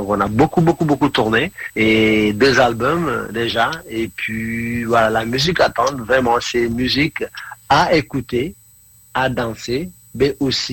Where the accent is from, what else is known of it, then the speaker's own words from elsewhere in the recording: Senegal; moi je suis du Sénégal